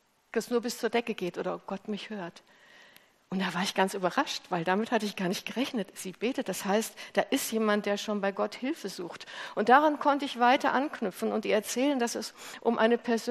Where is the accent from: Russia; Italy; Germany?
Germany; Hesse; so sagen die Hessen. Ich komme ja eigentlich aus Hessen.